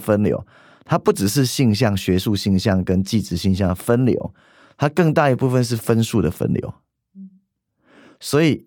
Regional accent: Tainan, Taiwan; 我在台南出生长大，父母亲其实典型的就是劳工阶级，爸爸是个机动车司机，妈妈是个纺织厂的女工。

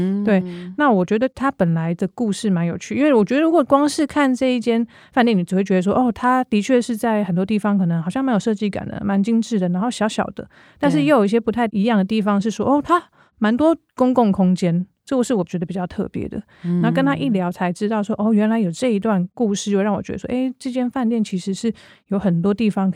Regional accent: Taiwan; 因为说就我觉得可能我们在台湾出生长大，在这边生活

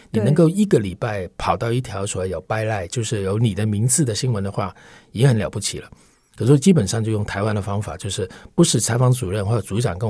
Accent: Hong Kong; moved away as an adult; now in Taiwan; 我们毕竟在香港那种生活形态或者说跟中国之间很密切的关系里面长大，然后我在香港出生，

